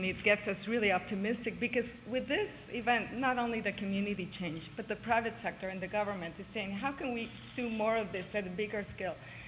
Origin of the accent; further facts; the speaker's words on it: Guatemala; I'm from Guatemala.